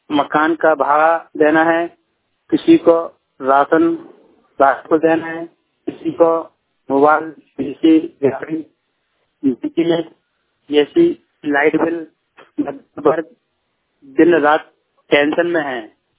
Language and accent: Hindi; Jhansi, Uttar Pradesh, India; now in Ahmedabad, India; और मैं अहमदाबाद में रहता हूँ। मेरा गांव, मेरा जिला झांसी तीरथ का रहने वाला हूँ। मैं अहमदाबाद में रह रहा हूँ काफी दिनों से